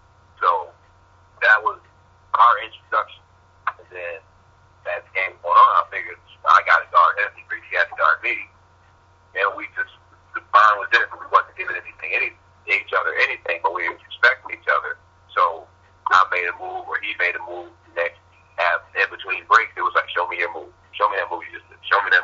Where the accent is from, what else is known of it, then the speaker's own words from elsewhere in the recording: Syracuse, New York, United States; I'm from Syracuse, I got the skinny kid, I got the skinny white kid, too.